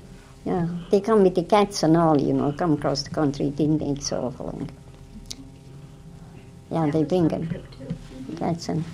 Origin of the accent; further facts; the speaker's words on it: Butte, Montana, United States; also born or lived in Iditarod; now in Fairbanks, United States; We come from Butte, you know, we come from 1913 it was when we come to Iditarod, and then we come from Iditarod to when the Second World started, 41